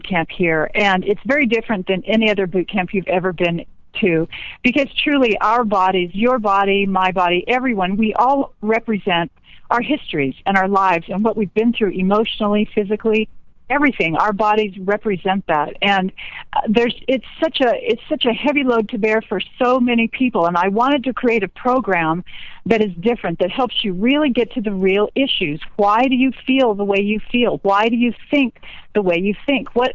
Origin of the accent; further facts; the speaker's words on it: Phoenix, Arizona, United States; now in Los Angeles, United States; About the last 25 years. So I grew up in Phoenix, but I'm an L.A. girl now. I've lived here for so long.